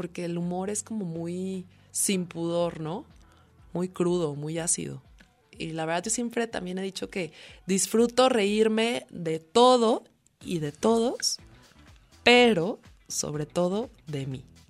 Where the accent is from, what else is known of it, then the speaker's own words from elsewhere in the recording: Mexico City, Mexico; also born or lived in Guadalajara / Aguascalientes / Mérida / Tijuana; Yo soy originario de México, de ahí salí a los 18 en dirección a Guadalajara y he vivido en Aguascalientes, Mérida, Tijuana, Ciudad Valles y ahora otra vez aquí.